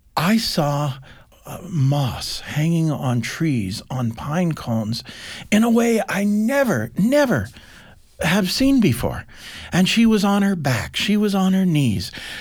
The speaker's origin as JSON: {"language": "English", "region": "Kansas", "country": "United States", "tie": "born or raised there", "said": "I grew up on a dairy farm and a ranch in central Kansas. So I'm an American."}